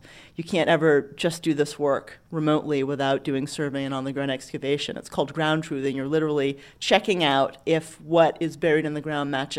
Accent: Bangor, Maine, United States; now in Birmingham, United States; You know, even though I'm not from the South, I'm from Bangor, Maine.

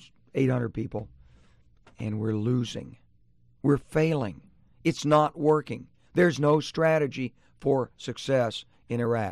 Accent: Arkansas, United States; now in Birmingham, United States; I'm in the South here in Birmingham, and I grew up in Arkansas.

